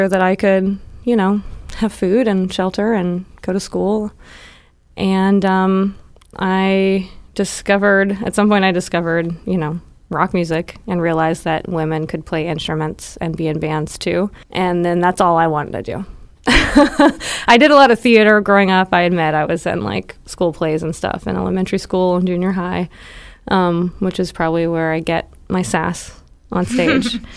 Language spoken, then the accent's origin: English; Texas, United States; also born or lived in California / Colorado / Nashville; now in Baltimore, United States; Yeah, I grew up in Texas, moved around a lot with my mom, and I've also lived in California and Colorado. I went to high school in Nashville, and that's where I was before I moved to Baltimore around 2002.